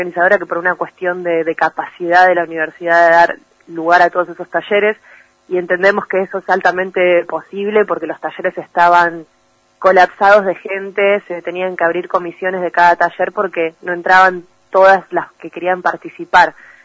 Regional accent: La Plata, Buenos Aires Province, Argentina; Yo puntualmente soy de La Plata

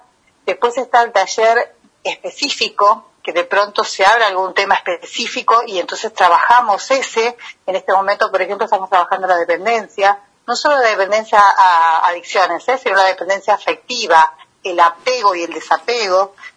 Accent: Tigre, Buenos Aires Province, Argentina; now in Pinamar, Argentina; Cuando vengo aquí, o sea, de donde yo vengo, que es zona norte, partido de Tigre, San Fernando

